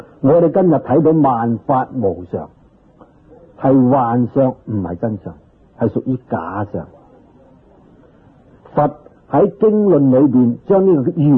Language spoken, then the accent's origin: Cantonese; China; 灵验叫做首楞严，我哋中国人喜欢简单，省略咗就称为楞严